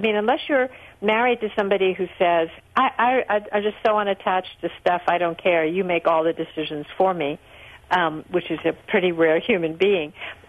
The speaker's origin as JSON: {"language": "English", "town": "Brooklyn", "region": "New York", "country": "United States", "tie": "born or raised there", "said": "I'd be a millionaire if my father hadn't sold the brownstone I grew up in Brooklyn."}